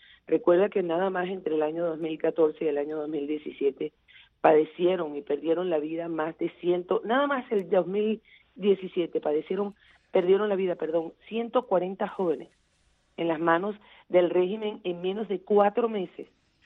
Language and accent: Spanish; Venezuela; como venezolana